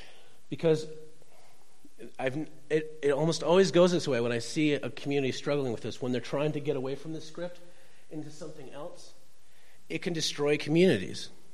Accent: Minnesota, United States; Which, I'm from Minnesota. That's really hard.

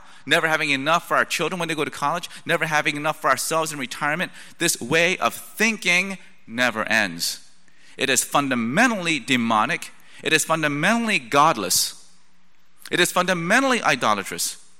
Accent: United States; I am also an American, and I also have been caught up in the same system as all of us here.

